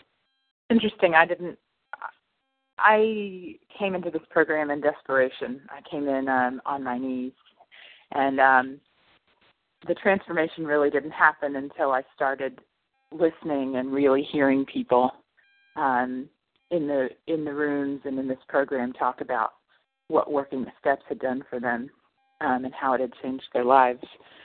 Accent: New York, United States; I'm from New York, and I'm recovered for today, one day at a time.

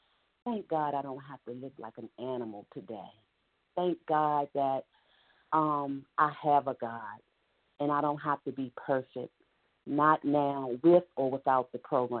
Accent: California, United States; I'm from Southern California.

